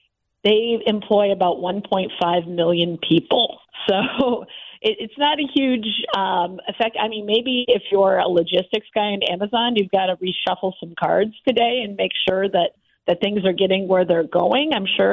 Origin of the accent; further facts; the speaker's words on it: Michigan, United States; You know, I grew up in Michigan, and the auto industry was huge